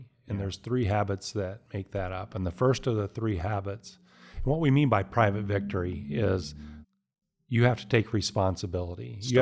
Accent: Bedford, East of England, United Kingdom; accent: Bedford; The saw. That was my Bedford accent coming out.

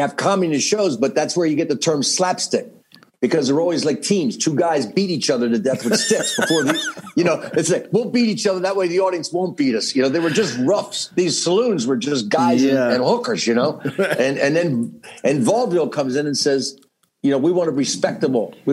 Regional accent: New Jersey, United States; I grew up in South Jersey, small town. It's very rural. They call it South Jersey, the northernmost part of Alabama. That's where I'm from.

